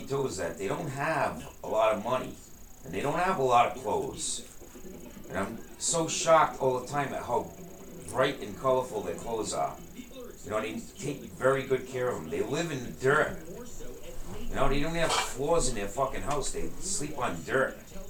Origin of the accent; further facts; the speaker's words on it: Canada; I'm not French from Paris. I'm French from fucking Canada. We're Canuck. French Canadian.